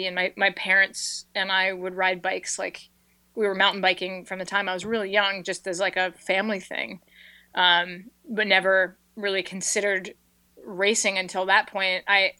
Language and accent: English; Pennsylvania, United States; So I grew up in Pennsylvania. I still live there now, but we're not known for our ski racing here.